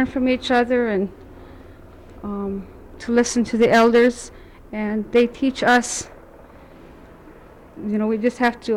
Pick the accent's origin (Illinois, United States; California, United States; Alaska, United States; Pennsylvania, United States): Alaska, United States; Koyukuk; I'm from Koyukuk.